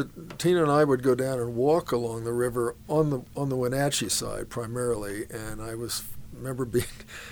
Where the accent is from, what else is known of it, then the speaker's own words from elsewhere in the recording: East Coast, Canada; I'd done my residency there, and I came originally from the East Coast.